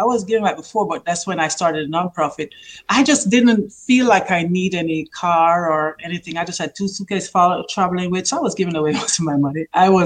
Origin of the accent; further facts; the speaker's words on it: Jamaica; I'm alone. I'm from Jamaica, you know, a small island. I didn't have a lot of warm clothes.